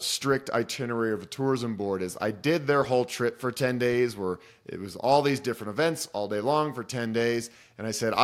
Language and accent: English; Boulder, Colorado, United States; You know, I grew up in Boulder in this beautiful little protected bubble. It's a beautiful city, but I didn't get out much.